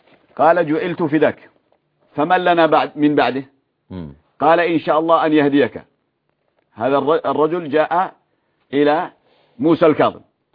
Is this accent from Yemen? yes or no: yes; Yemen; عندنا في اليمن